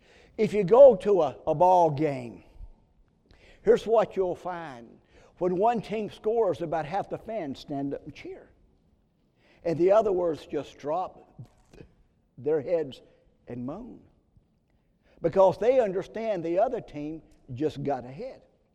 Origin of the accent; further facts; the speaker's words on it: Pendleton, South Carolina, United States; I was raised in Pendleton, South Carolina.